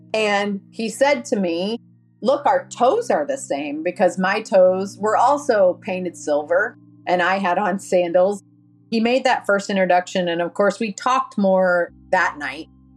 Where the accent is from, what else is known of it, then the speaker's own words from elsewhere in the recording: Evansville, Indiana, United States; I'm from Evansville, Indiana. It's at the very southern tip of Indiana.